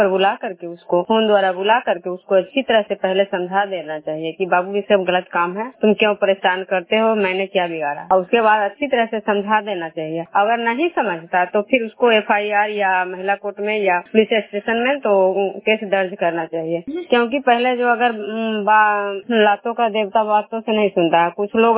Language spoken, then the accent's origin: Hindi; Bishnupur, Bihar, India; मैं बिष्णुपुर ग्राम खजरा पंचायत नालंदा जिला नगरनौसा प्रखंड के निवासी हूँ।